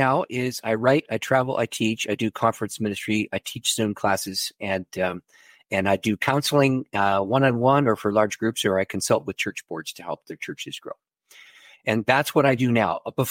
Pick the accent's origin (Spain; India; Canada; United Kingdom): Canada; I'm a Canadian, all right?